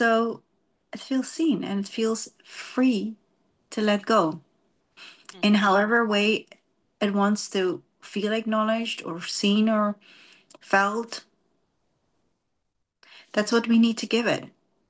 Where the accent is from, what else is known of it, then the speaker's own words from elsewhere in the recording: New Zealand; moved away; Where I grew up in New Zealand, it was more than normal too.